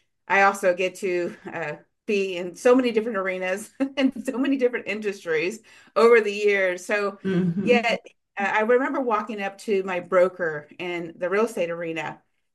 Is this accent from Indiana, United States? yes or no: no; Victorville, California, United States; And my hometown, if those of you that have any clue where Victorville, California is, that was where I grew up at.